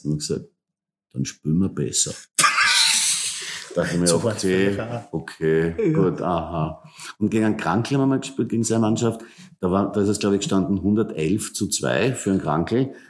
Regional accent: Graz, Styria, Austria; now in Vienna, Austria; wenn man dann so ein bisschen im Ausland lebt, also in Wien, als Grazer

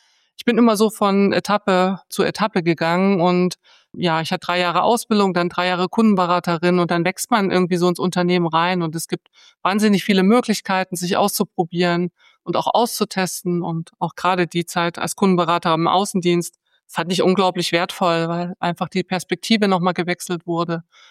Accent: Bautzen, Saxony, Germany; born there; nach Münster zu gehen. Also ich komme gebürtig aus Bautzen. Die Entfernung beträgt 630 Kilometer.

